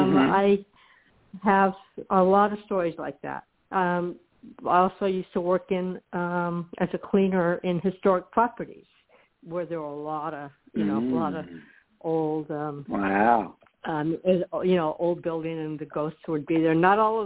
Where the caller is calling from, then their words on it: Florida, United States; in Florida.